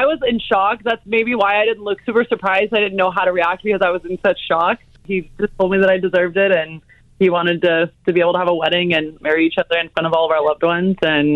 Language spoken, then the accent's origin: English; California, United States; now in Boston, United States; My mom, I'm from California and my mom had flown out the day before and surprised me